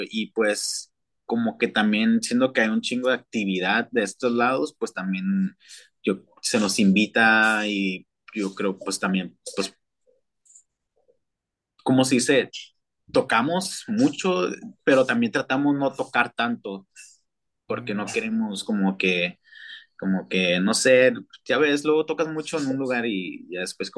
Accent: Tijuana, Baja California, Mexico; somos de Tijuana y también como que, pues no sé, le da ahí como un toque, pues, a la tocada porque pues, somos de México.

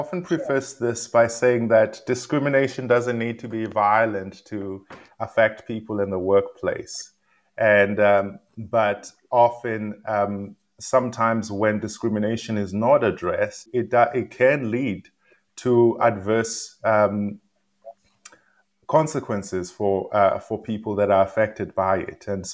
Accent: South Africa; And as a South African, I lived in South Africa

